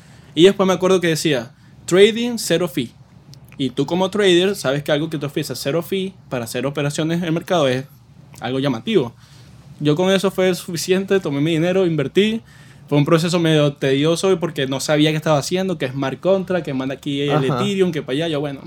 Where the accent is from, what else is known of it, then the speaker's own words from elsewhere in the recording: Venezuela; now in New York, United States; decidí, como todo venezolano, bueno, abandoné el bote, por así decirlo, de Venezuela. Llegué a Nueva York.